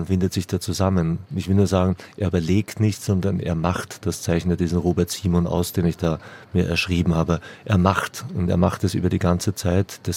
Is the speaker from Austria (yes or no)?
yes; Vienna, Austria; born there; Naja, erstmal komme ich daher. Ich bin ja geborener Wiener